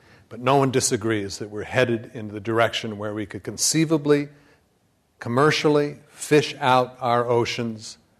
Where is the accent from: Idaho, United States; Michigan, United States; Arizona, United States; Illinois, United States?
Arizona, United States; Flagstaff; I grew up in Flagstaff, Arizona.